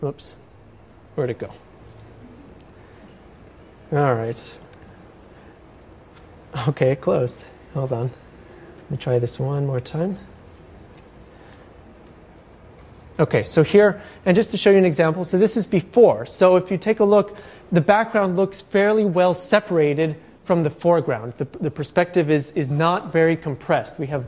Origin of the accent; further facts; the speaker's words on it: El Paso, Texas, United States; I took this summer in my hometown of El Paso, Texas.